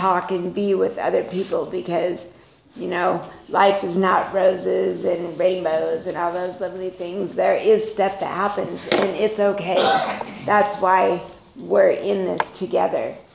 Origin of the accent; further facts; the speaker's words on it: Utah, United States; born there; I was born in Utah to a scared teenage girl who was raising her brothers and one sister.